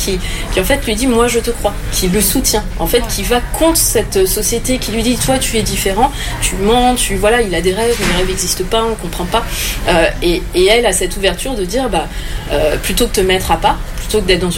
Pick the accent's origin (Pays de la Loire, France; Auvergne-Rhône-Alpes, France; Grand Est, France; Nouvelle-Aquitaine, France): Auvergne-Rhône-Alpes, France; Je viens de Savoie, donc la figure de la montagne, vraiment la roche, la végétation, les animaux, très protecteurs, très cocon.